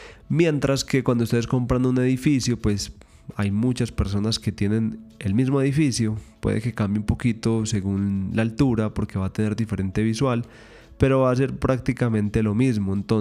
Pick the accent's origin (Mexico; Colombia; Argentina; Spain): Colombia; soy colombiano y desde mis 17 años más o menos, 16, estoy en el tema de la inversión inmobiliaria